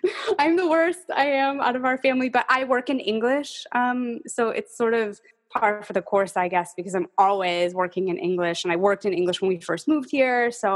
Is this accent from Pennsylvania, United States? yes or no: no; New York, United States; That's true. I'm an upstate New York girl at heart. I think I will always be a New Yorker.